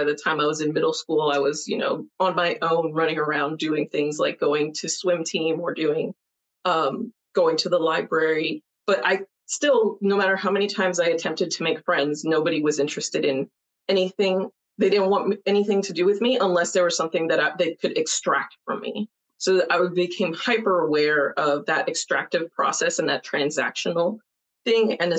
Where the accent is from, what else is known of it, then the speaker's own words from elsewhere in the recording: Miami, Florida, United States; So I grew up in Miami. I am Hispanic. My parents are both from Venezuela, and they came here.